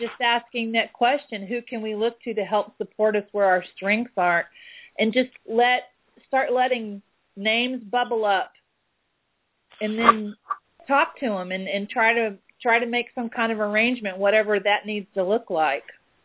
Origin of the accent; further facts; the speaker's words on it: Texas, United States; I'm from Texas. We have this thing called an electrocuted cattle prod down here